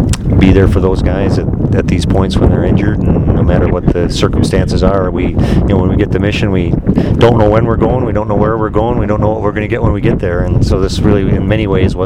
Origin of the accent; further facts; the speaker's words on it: Wisconsin, United States; Yes, I'm actually from Wisconsin, but I deployed here with a platoon from Minnesota.